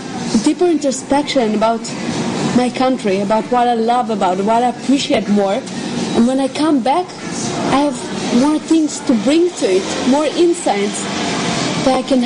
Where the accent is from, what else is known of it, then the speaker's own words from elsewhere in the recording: Ashdod, Southern District, Israel; Yeah, I grew up in Ashdod.